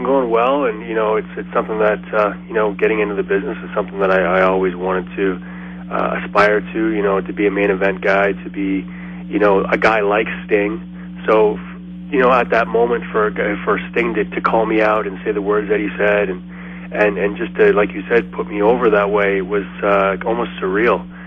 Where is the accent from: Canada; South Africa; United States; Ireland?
Canada; growing up in Canada, of course